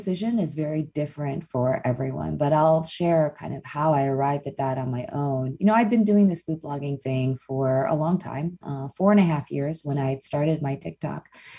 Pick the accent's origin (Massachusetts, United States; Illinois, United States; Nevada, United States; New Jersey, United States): Illinois, United States; Chicago; But first of all, I'm Korean American. I was born in Chicago, Illinois, and I've lived there my entire life. So there's a fair bit of Chicago in my diet.